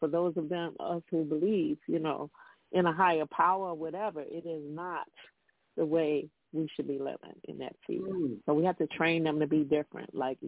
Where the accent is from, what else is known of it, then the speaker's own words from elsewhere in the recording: Chicago, Illinois, United States; I was born and raised in Chicago, Cabrini Green.